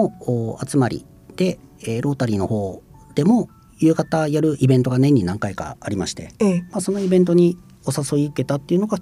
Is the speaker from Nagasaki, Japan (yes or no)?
yes; Nagasaki, Japan; 私は長崎県長崎市の出身なんですけど、男3人兄弟で